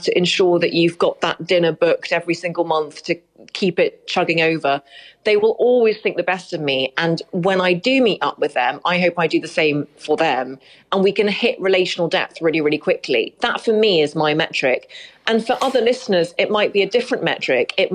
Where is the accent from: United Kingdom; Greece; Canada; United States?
United Kingdom; Derry, Northern Ireland; also born or lived in England; And so we moved over to Derry as a family, and I grew up there for most of my life.